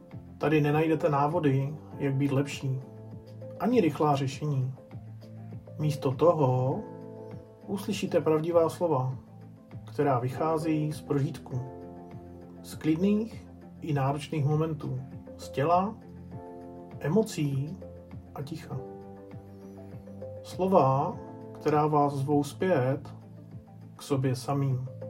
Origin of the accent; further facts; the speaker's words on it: Moravian-Silesian Region, Czechia; já jsem mentor z Beskyd.